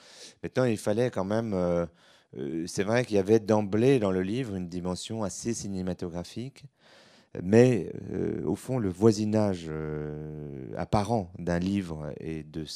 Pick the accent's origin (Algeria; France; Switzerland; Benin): Switzerland; Il se trouve que je suis suisse d'origine